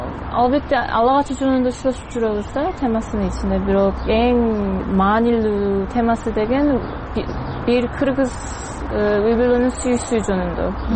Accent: United States; Kyrgyz is a second language; also born or lived in South Korea; now in Kyrgyzstan; Америкада төрөлгөм, бирок улуттугум кореямын, кореялыкмын. Көбүнчө мындай Америкада жашагам, бирок Кореяда 6 жыл жашагам, 11 жаштамындан 17 жаштамга чейин. Ошондуктан корейче дагы орточо эле жакшы билем. Анан Америкада жүрүп, университет дагы ошол жерде бүтүп иштеп, анан мындай Кыргызстанга келдим.

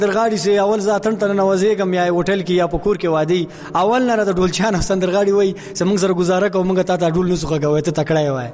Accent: Afghanistan; دا خو د مونږ د افغانستان یو ملي انانات کلچر

